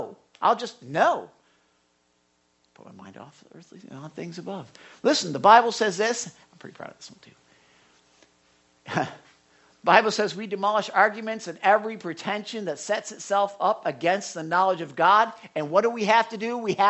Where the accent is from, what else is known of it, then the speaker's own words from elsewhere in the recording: Chicago, Illinois, United States; Okay, I was from Chicago. The accordion. Now, I remember going down to the shop in Chicago